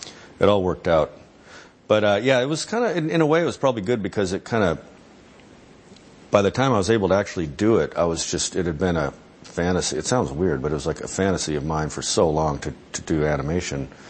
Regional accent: Albuquerque, New Mexico, United States; born or raised there

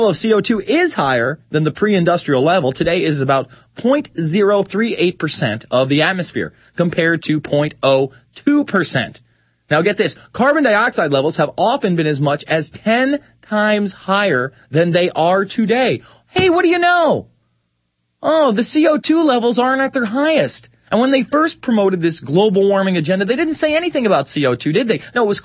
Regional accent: New York, United States; A lot of people out in Albany, New York, very close to my hometown, very close to my heart indeed.

